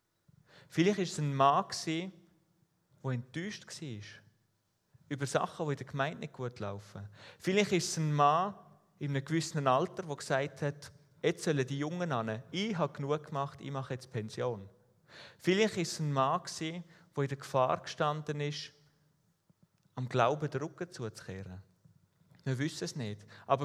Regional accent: Switzerland; Ich habe es angetönt, als Schweizer denken wir wahrscheinlich die meisten ja, ich muss doch gar nicht in so einem Brief erwähnt werden.

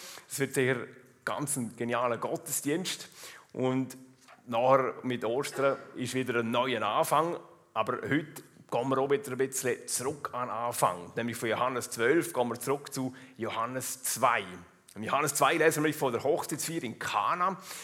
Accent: Liechtenstein; accent: Liechtenstein dialect; Ihr versteht meinen Liechtensteiner Dialekt. Ich muss mich gar nicht bemühen, um irgendwie anders zu reden. Ich kann einfach so schwätzen, wie ich gewöhnt bin von daheim.

